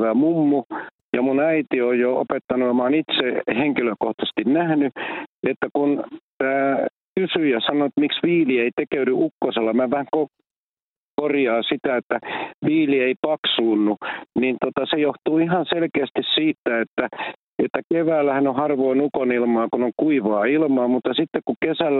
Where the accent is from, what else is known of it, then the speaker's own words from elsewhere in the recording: Ruovesi, Pirkanmaa, Finland; now in Vihti, Finland; mä oon maalta lähtöisin Ruovedeltä ja asun edelleen maalla Vihdin kirkonkylässä. Ja kokemusta on. Mä täytän nyt 71 tämän kuun 30. päivää